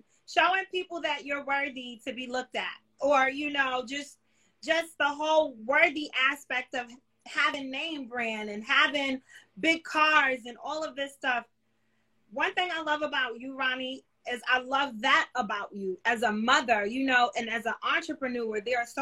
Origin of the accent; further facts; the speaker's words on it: New York City, New York, United States; I grew up in New York City, and in a certain area